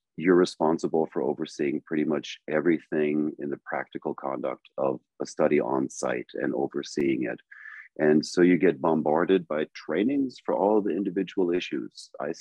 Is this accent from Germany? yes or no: yes; Germany; moved away as an adult; now in United States; I'm an American, but I did spend 32 years growing up and living in Germany. So that's where I also kicked off my career in clinical research.